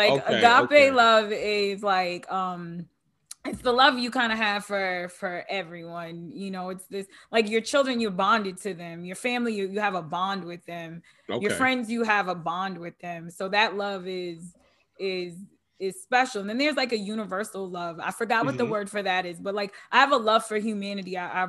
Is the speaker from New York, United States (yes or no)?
yes; Long Island, New York, United States; You know, I'm from Long Island.